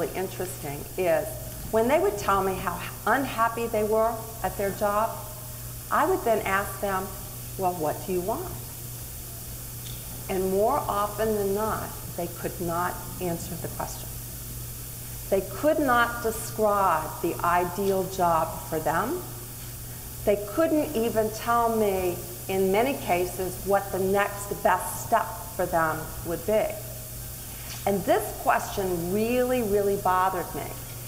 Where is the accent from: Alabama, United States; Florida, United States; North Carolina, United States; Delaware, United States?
Delaware, United States; For those of you who may not know much about Delaware, I'm from Delaware.